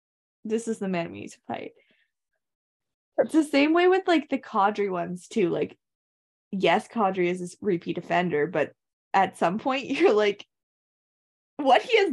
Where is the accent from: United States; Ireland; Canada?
Canada; So anyway, I think she's on curse, which is not what I want to hear as a Canadian hockey fan.